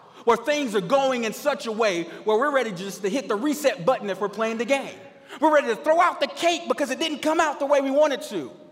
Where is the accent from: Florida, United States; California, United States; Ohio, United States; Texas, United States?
Florida, United States; Jacksonville; I come from Jacksonville, Florida. But me and my wife, I've lived there my whole life, and obviously she's lived there most of her life